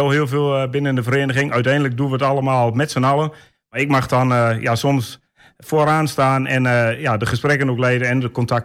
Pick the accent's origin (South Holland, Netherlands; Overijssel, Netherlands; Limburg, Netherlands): Overijssel, Netherlands; Bornerbroek; geboren en getogen in Bonnebroek.